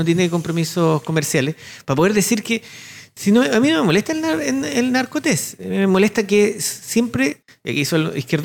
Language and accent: Spanish; Chile